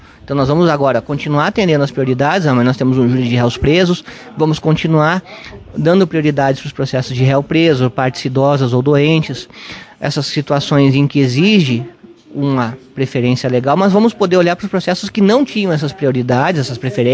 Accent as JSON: {"language": "Portuguese", "town": "Carazinho", "region": "Rio Grande do Sul", "country": "Brazil", "tie": "born or raised there", "said": "eu sou carazinhense, eu sou nascido e criado em Carazinho, então eu tenho toda a minha formação feita em Carazinho"}